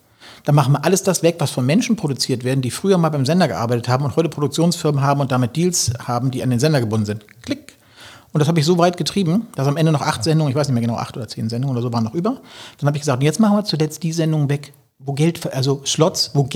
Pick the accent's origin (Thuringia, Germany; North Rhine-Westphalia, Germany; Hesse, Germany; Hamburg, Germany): Hamburg, Germany; weil Hamburg tatsächlich meine Heimat ist und meine Basis und ich möchte da wieder zurück gerne. Und am liebsten in die Gegend, wo ich auch geboren bin, in Hamburg, also im Norden.